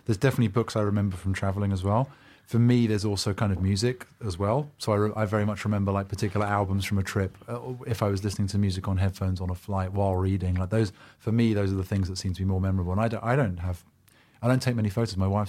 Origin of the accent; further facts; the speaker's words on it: United Kingdom; Well, I'm a Brit, and we've got Brexit and other things to deal with.